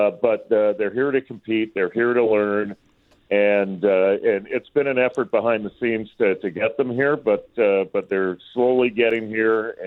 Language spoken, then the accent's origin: English; Vancouver, British Columbia, Canada; I'm from Vancouver, so let's not go